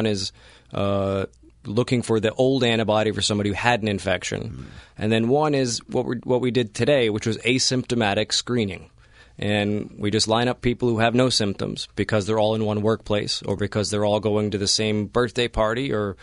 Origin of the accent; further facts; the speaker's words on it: Miami, Florida, United States; Yeah, I'm from here. I'm from South Florida. I went to University of Miami for medical school.